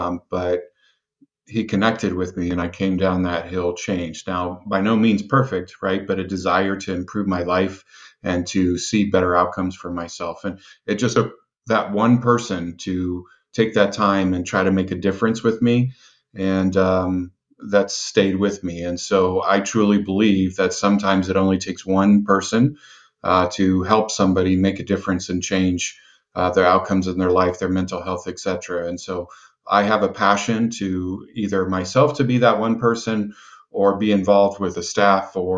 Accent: West Coast, United States; I grew up on the West Coast, but there is something about chicken and dumplings that just drives me crazy.

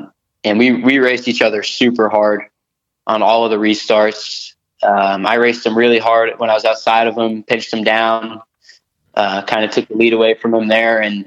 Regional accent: Massachusetts, United States; I love Seekonk Speedway. I raced there. That's the first ever track I raced at, and my hometown is really, I live 10 minutes from the track.

